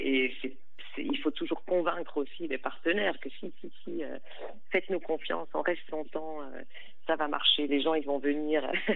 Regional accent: German-speaking Switzerland, Switzerland; Moi, j'ai grandi en Suisse alémanique.

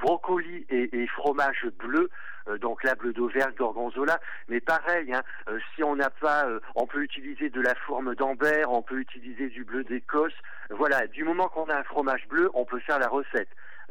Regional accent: Italy; Et puis bon, moi, en tant que Italien, eh bien, je ne connaissais pas du tout ce légume.

